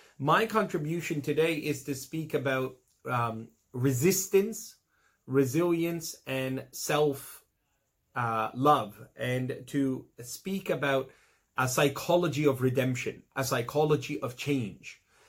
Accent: Toronto, Ontario, Canada; Growing up in Toronto, subhanAllah, there was pornography then. I'm not that old, subhanAllah.

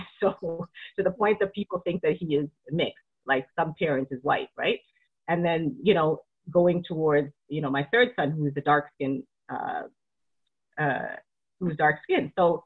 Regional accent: Canada; And so I grew up in the Canadian system, this Canadian school system.

